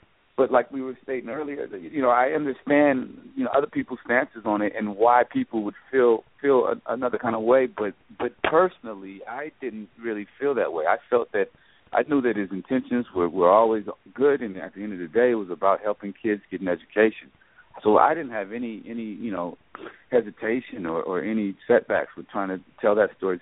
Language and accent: English; Los Angeles, California, United States; I'm from Los Angeles.